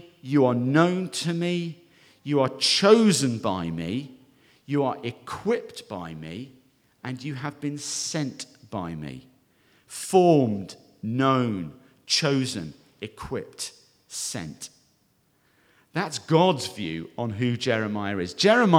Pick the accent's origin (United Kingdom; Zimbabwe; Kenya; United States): United Kingdom; England; also born or lived in Scotland; I grew up in the north of the UK. Well, north of England, rather, I should say. And then I went to university in Scotland. So I count myself as a northerner